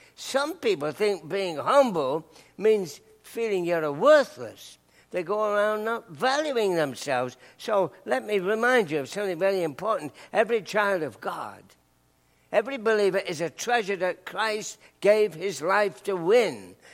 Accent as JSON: {"language": "English", "region": "England", "country": "United Kingdom", "said": "I thought, I'm an Englishman."}